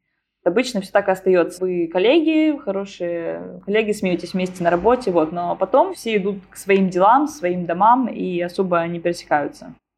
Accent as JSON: {"language": "Russian", "town": "Arkhangelsk", "region": "Arkhangelsk Oblast", "country": "Russia", "tie": "born or raised there", "said": "сидела, зубрила в Архангельске, откуда я родом."}